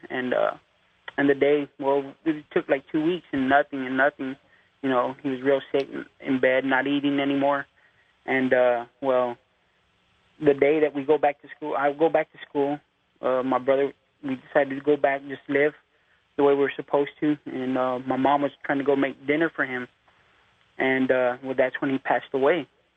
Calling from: San Antonio, Texas, United States; Okay, I'm calling from San Antonio.

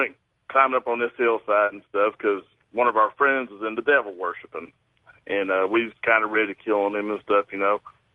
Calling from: Knoxville, Tennessee, United States; from Knoxville, Tennessee.

